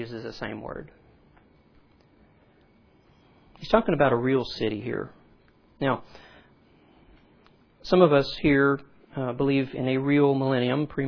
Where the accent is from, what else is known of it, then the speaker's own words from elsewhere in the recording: Louisiana, United States; You know I'm Cajun.